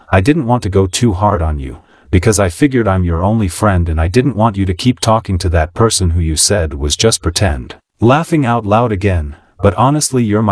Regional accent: Philadelphia, Pennsylvania, United States; born there; because remember I was born in South Philly

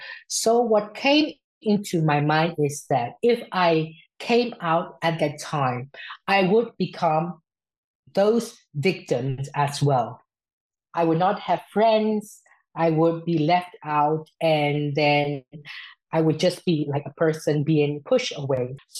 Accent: Myanmar; English is a second language; moved away as an adult; now in Sweden; then I am originally from Myanmar, and then I am identified as a trans woman, and then presently I have been resettled to Sweden exactly 20 months ago.

